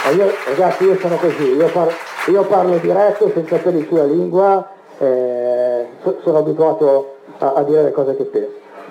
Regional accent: Lombardy, Italy; siccome qui siamo in Veneto e io sono lombardo

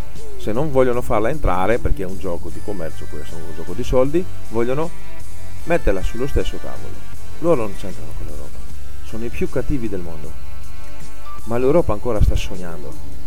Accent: Greece; Italian is a second language; Tu come italiano, io come greco, perché io so il greco

